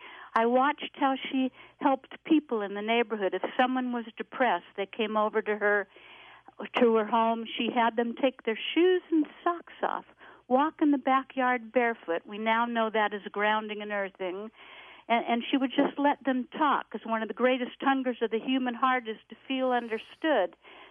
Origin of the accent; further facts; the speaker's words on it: Sherman Oaks, California, United States; I grew up in Sherman Oaks, an area you know very well.